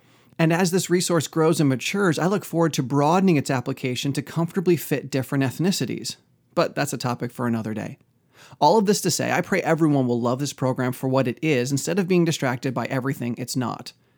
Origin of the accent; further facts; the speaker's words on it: United States; Though I'm an American, my standard of living has mostly been considered below the American poverty line.